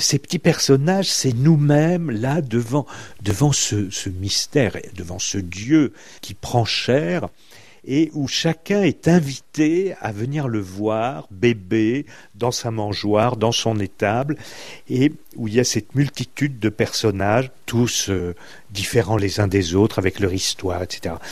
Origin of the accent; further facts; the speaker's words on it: Grand Est, France; Moi, je suis de l'Est de la France, et enfant, les cadeaux, c'était